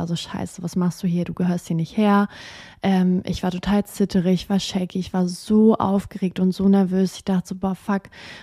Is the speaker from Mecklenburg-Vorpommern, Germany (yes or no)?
yes; Rostock, Mecklenburg-Vorpommern, Germany; war das damals in meiner Heimatstadt Rostock